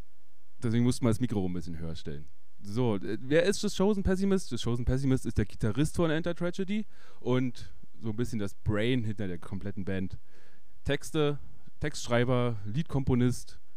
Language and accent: German; Guben, Brandenburg, Germany; now in Cottbus, Germany; Jetzt wohne ich zwar in Cottbus, aber das ist ja so nah an Guben dran, dass ich doch gerne mal wieder meine alte Heimatstadt besuche.